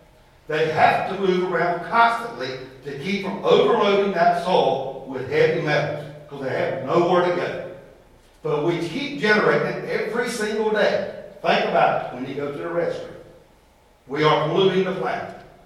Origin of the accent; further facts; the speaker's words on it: United States; I'm from Randolph County.